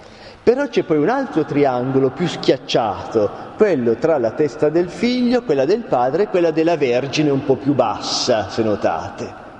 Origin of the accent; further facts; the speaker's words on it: Tuscany, Italy; Pensate che io vengo dalla Toscana